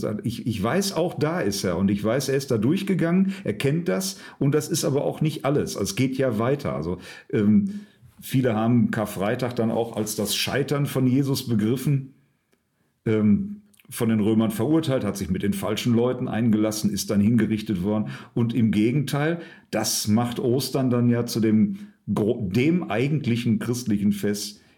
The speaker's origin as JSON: {"language": "German", "region": "North Rhine-Westphalia", "country": "Germany", "said": "Und wie ja manche wissen, komme ich ja ursprünglich aus dem Ruhrgebiet"}